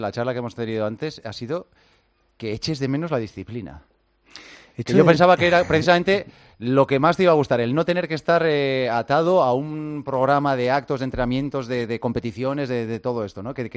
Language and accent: Spanish; Pasaia, Basque Country, Spain; yo soy de Pasay San Pedro, son dos pueblos que han mantenido una rivalidad muy encarrizada en el mundo del remo durante mucho tiempo